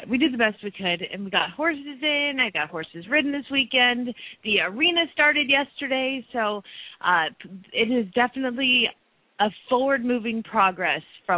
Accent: Phoenix, Arizona, United States; from Phoenix, Arizona

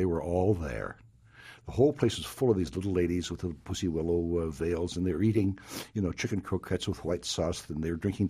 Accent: Pacific Northwest, United States; also born or lived in New York; Because when I was a kid growing up around the Northwest, I used

